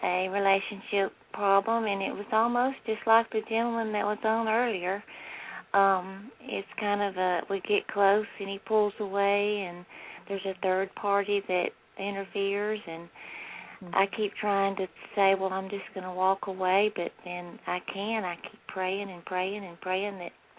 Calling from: Alabama, United States; No, Alabama.

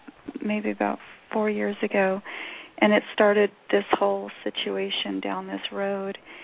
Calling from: New Mexico, United States; I'm from New Mexico

